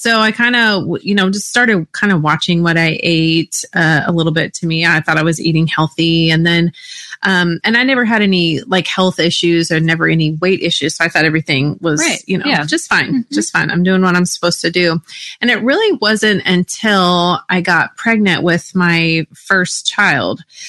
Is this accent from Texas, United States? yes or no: yes; Texas, United States; Well, I grew up in Texas eating just whatever my mom fixed for me.